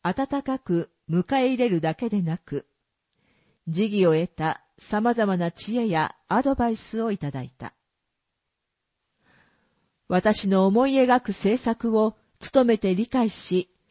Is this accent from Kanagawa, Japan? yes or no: no; Ayabe, Kyoto, Japan; moved away as an adult; ふるさと綾部に生まれ育ったこと。18歳でこの地を離れ、金融機関で国際業務に勤しんだ後、50歳を機に U ターンし、故郷の素晴らしさを再認識した。